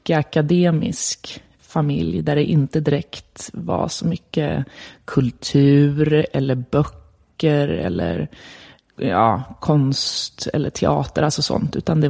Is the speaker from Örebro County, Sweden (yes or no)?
yes; Örebro, Örebro County, Sweden; Jag är född i Örebro och växte upp största delen av min barndom i ett litet radhusområde som heter Skebäck, som ligger i östra delen av Örebro. Som var väldigt fint och puttinuttigt, så där, byggt på 70-talet.